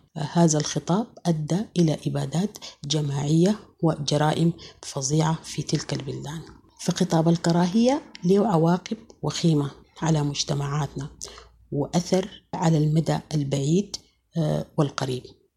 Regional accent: Sudan; ونحن كسودانيين عرفنا بالتسامح وقبولنا لبعضنا البعض

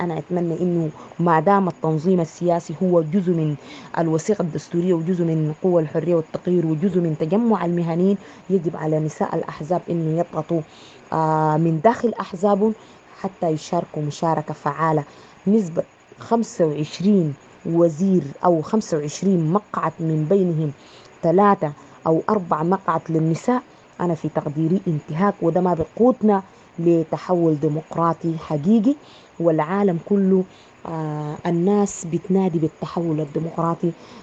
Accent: Sudan; أنا كنا من السودان.

